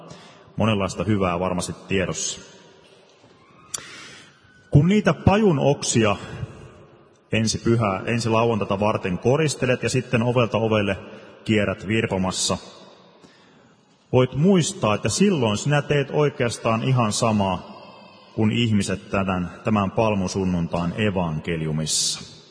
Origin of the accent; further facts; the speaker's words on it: Nurmijärvi, Uusimaa, Finland; now in South Ostrobothnia, Finland; Silloin kun minä olin lapsi, asuin tuolla etelässä Nurmijärvellä